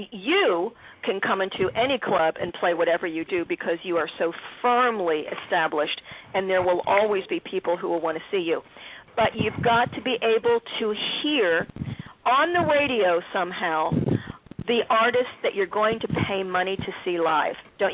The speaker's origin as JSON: {"language": "English", "town": "Philadelphia", "region": "Pennsylvania", "country": "United States", "said": "Maybe because I'm from Philadelphia and I still perceive myself to be on the outside looking"}